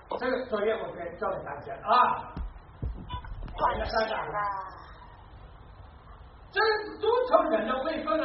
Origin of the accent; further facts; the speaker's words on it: China; 这就我们中国人说的顶天立地